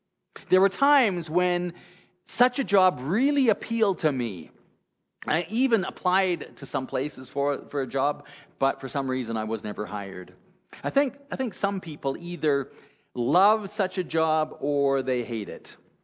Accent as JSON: {"language": "English", "town": "Prince Rupert", "region": "British Columbia", "country": "Canada", "tie": "born or raised there", "said": "I started out as a window washer to about four different retail stores in my hometown of Prince Rupert."}